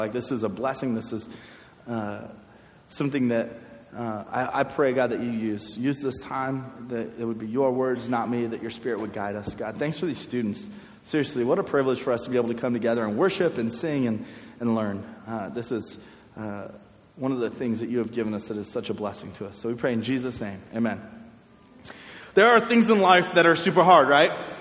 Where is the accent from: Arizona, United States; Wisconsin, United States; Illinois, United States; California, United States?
Arizona, United States; You guys realize, like, people from Arizona don't have an accent, right? Like, we just straight speak